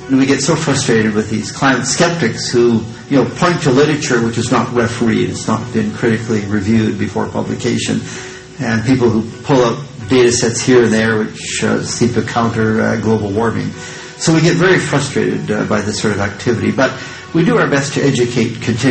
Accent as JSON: {"language": "English", "town": "Edmonton", "region": "Alberta", "country": "Canada", "tie": "born or raised there", "also_born_or_lived": "Saskatoon", "moved": "yes", "said": "Well, I was born in Saskatoon in 1940. In 1946, we moved to Edmonton."}